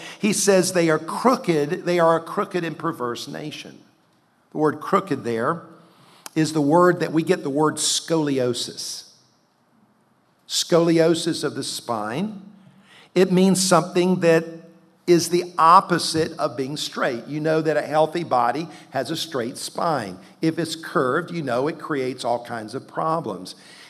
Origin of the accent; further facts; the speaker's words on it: the South, United States; And so for me, growing up in the South, it doesn't bother me.